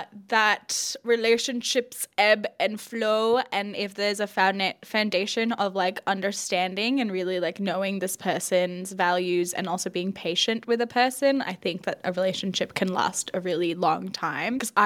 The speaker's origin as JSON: {"language": "English", "country": "India", "said": "For those listening and you've never listened before, I'm an Indian woman, all right?"}